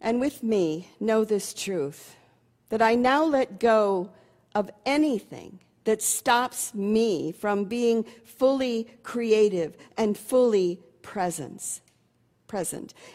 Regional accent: Seattle, Washington, United States; And so growing up in Seattle, one has to be reminded of where the sun is and all of that.

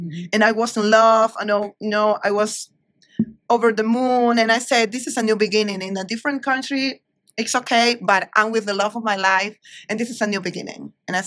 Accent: Ecuador; English is a second language; even if I'm from Ecuador and my father is a very open, he's very open.

